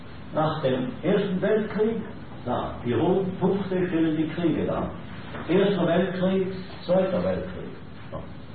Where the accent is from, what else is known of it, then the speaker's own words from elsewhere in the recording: Switzerland; als Schweizer freue ich mich natürlich, die Ehre zu haben